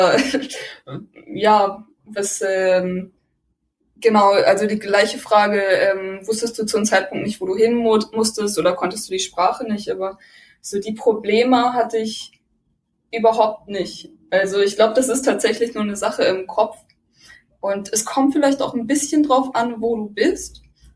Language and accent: German; Germany; Ich habe erzählt, ja … ich komme aus Deutschland und ich reise gerade ein bisschen durch die Weltgeschichte, um das Land zu sehen.